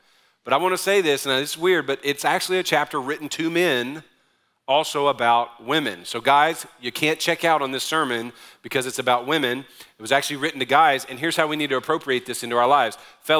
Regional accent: New Orleans, Louisiana, United States; I'm from New Orleans. I don't even believe in snow or cats.

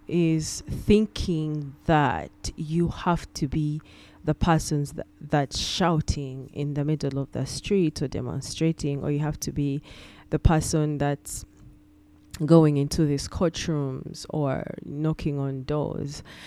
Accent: Uganda; I come from Uganda

